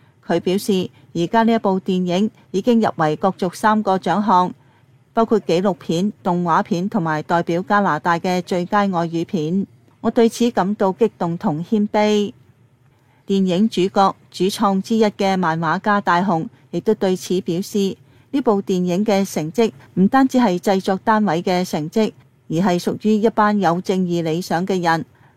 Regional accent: China; 无论是在中国内地舆论被封锁，还是在海外，我们中国人不是这种社会的主流，加上我们这种文化的差异

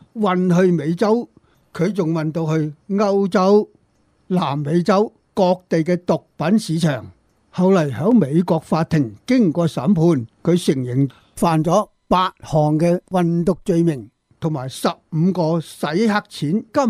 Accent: Hong Kong; 作为我们香港人是心痛的。

